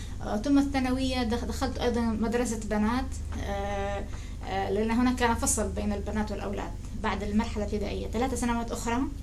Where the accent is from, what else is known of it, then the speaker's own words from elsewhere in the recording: Tripoli, Tripoli District, Libya; now in United States; أنا من طرابلس، ولدت في طرابلس العاصمة الليبية سنة 1966.